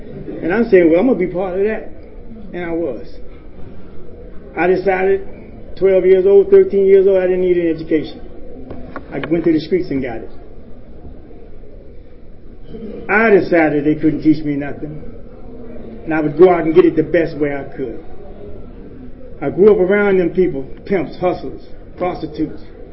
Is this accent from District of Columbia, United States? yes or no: yes; Washington, District of Columbia, United States; I grew up in Washington, D.C. with behavior that was already, had already picked up.